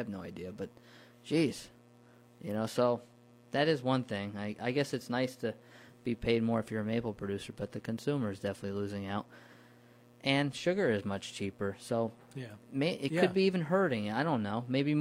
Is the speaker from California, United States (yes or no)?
no; New Paltz, New York, United States; It's kind of like, you know, growing up in New Paltz, you saw a lot of the orchards going to value-added, and it was a family affair.